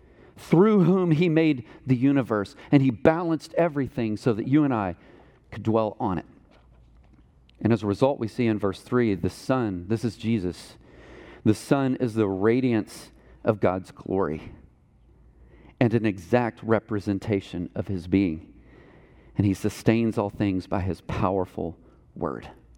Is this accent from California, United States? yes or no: no; Texas, United States; And I'm like, we're from Texas.